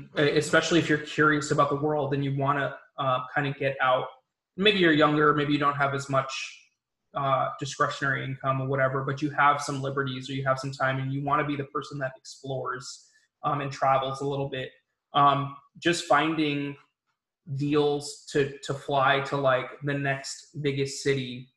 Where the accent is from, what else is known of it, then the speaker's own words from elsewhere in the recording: New York City, New York, United States; born and raised in New York, kind of experiencing all the different types of people that come from all over the world.